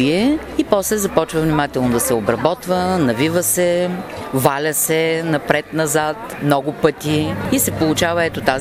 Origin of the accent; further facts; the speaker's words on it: Varna, Varna Province, Bulgaria; от Варна съм, по професия учител по руски език.